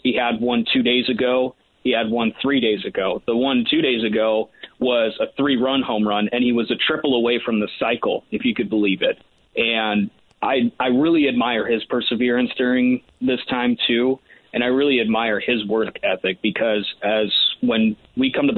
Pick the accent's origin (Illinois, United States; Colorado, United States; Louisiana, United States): Colorado, United States; Grand Junction; I later moved back to my hometown of Grand Junction, Colorado